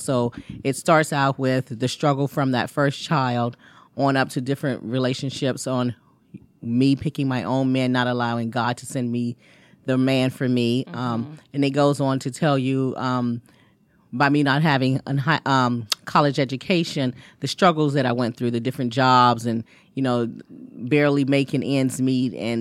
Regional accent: Washington, District of Columbia, United States; now in Raleigh, United States; We're going to be doing D.C., which that is my hometown.

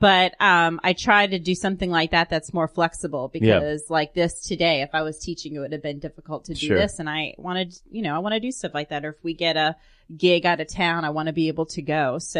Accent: Boston, Massachusetts, United States; I'm from Boston, you know, and there's a lot of funny people that come out of Boston.

